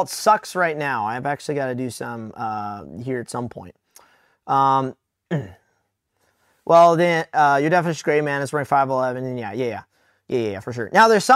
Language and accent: English; United States; I'm not from around there. I didn't have a South African accent in Kenya, you know. I'm obviously an American, you know, in Africa.